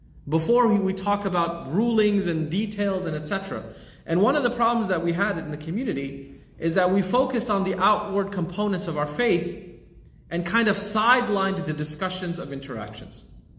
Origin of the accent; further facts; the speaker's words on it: Austin, Texas, United States; We're from Austin here.